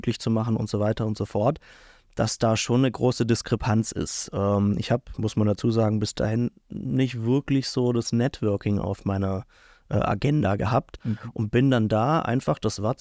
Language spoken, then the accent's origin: German; Villingen-Schwenningen, Baden-Württemberg, Germany; Ich komme auch aus Villingen-Schwenningen. … habe auch eine Filmproduktionsfirma hier unten im Süden des Süden Deutschlands.